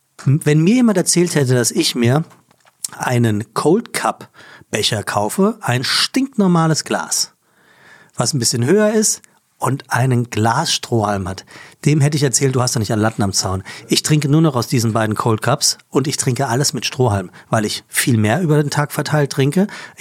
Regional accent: Frankfurt, Hesse, Germany; Für mich als Frankfurter natürlich Offenbach so eine Sache.

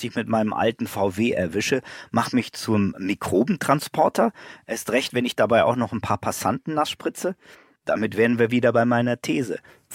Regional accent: Hamburg, Germany; Katharina hat uns ein Thema mitgebracht, das ich als Hamburger nur allzu gut kenne.

